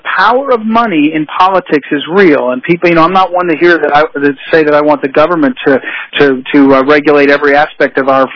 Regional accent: Missouri, United States; if you're living in a state like I'm from Missouri

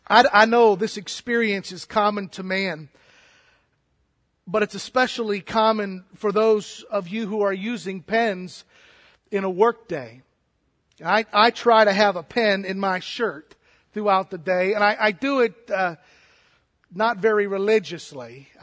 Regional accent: Illinois, United States; We come from Illinois, and we don't want to talk about football at all, but we're glad to be with you.

